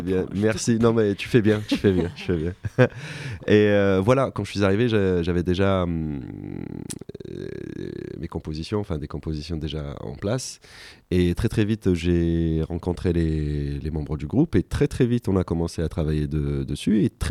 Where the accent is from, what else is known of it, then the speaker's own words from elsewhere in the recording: Kef, Kef Governorate, Tunisia; je vais faire mes études à la faculté, enfin à Tunis, à capitale. Je viens du Kef, spéciale dédicace à tous mes frérots kefois.